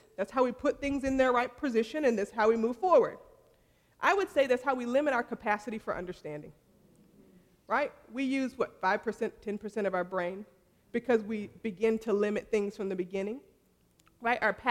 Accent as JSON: {"language": "English", "region": "the South", "country": "United States", "said": "I mean, I'm from the South."}